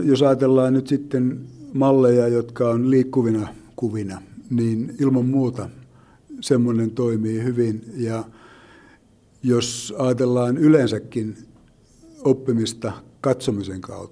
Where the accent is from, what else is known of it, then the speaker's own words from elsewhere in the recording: Seinäjoki, South Ostrobothnia, Finland; lähinnä nyt Hämeen alueella ja Seinäjoen alueella, koska sieltä olen kotoisin